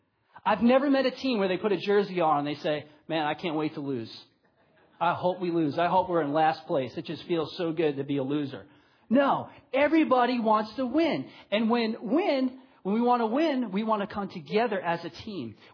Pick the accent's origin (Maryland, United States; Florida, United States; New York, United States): New York, United States; I'm from New York, so hey, represent the place where you're from.